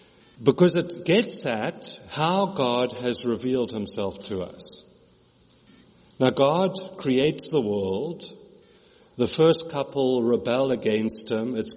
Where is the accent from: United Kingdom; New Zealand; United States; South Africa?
South Africa; KwaZulu-Natal; or that I'm South African and that I grew up in Natal, but I'm not Dutch South African, I'm English South African.